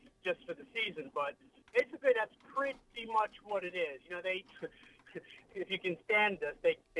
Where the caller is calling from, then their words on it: Smithtown, New York, United States; I guess this is Smithtown. I'm in the car heading to Port